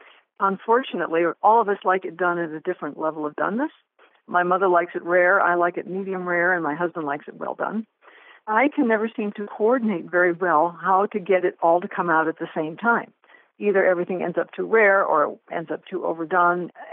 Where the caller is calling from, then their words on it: Toledo, Ohio, United States; Toledo, Ohio.